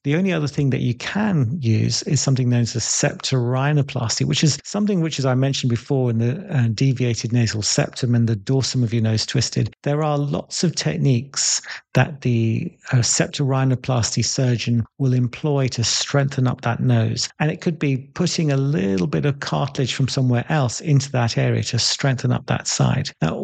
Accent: North India, India; because I'm North Indian

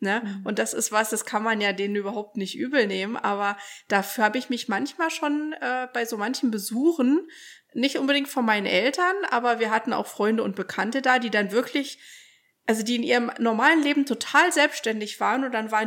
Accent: Thuringia, Germany; also born or lived in Florida, United States; wir kommen jetzt ja aus dem Thüringer Wald, da ist ja eben auch sehr grün und bergig und man ist viel draußen.

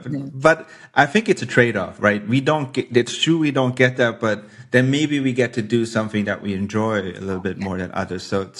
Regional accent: Luxembourg; also born or lived in United States; because I am from here, but I'm also American in a way. I don't know. I think I just I've lived there for so long and I know so many people.

